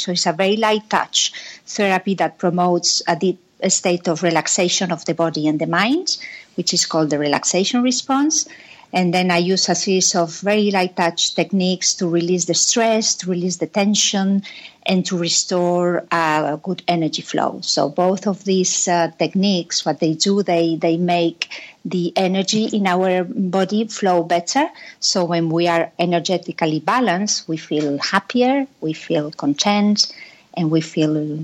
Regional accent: Madrid, Community of Madrid, Spain; English is a second language; I'm from Madrid originally, you know, a Spanish family, all my family is in Spain.

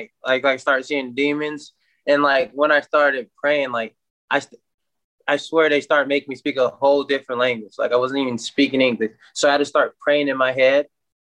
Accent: Lionsville, Alabama, United States; also born or lived in Chicago, United States / Atlanta, United States / Germany; I was born in Chicago. I lived in but I left there like in 2 years. Then I lived in Lionsville, Alabama until I was like 10 or 11. And then I moved to Atlanta, Georgia for a little bit.

